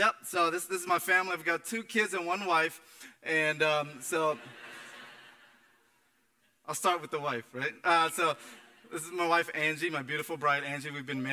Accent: Antioch, Tennessee, United States; This is home for me, Middle Tennessee. As I mentioned, I grew up in Antioch, went to Middle Tennessee State, and then transitioned over to Memphis for ministry for about 10 years

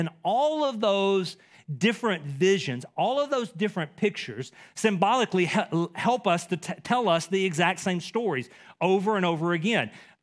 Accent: Dallas, Texas, United States; and my accent maybe gives it away, I'm from East Texas. I've lived here long enough now that this is home, but the Dallas, Texas area is where I grew up.

